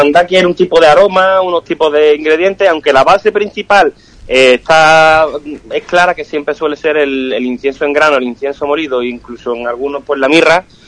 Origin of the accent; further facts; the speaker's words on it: Ubrique, Andalusia, Spain; Me voy a ir para Ubrique, que pues el Martes Santo... quiero vivir la Semana Santa de mi pueblo con intensidad